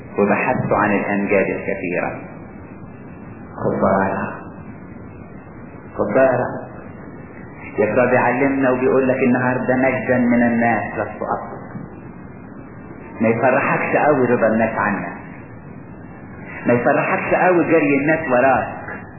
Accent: Asyut, Asyut Governorate, Egypt; كان عندنا في اسيوط

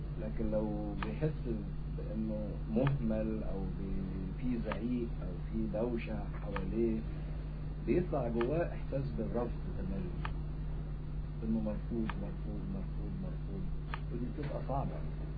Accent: Egypt

